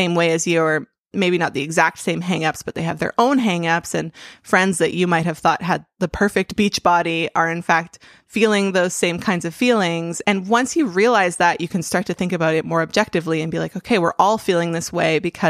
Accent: Vancouver, British Columbia, Canada; growing up in Vancouver. We're a coastal city, so my family went to the beach a lot.

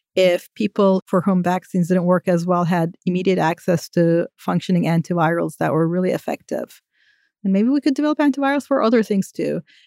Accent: Turkey; I grew up in Turkey and tap water wasn't considered safe

